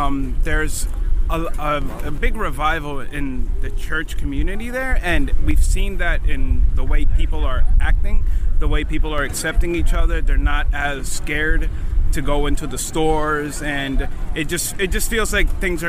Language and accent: English; Edgewater, United States; I'm from Edgewater.